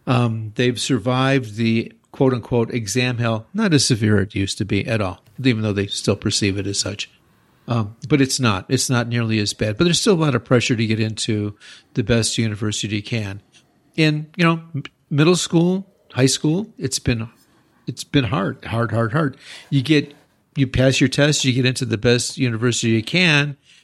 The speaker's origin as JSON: {"language": "English", "country": "United States", "lives_now": "Japan", "said": "And as an American coming to Japan, I didn't smile a lot."}